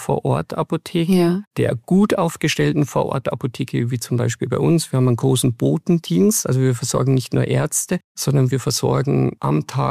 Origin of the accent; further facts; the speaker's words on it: Bavaria, Germany; als Bayer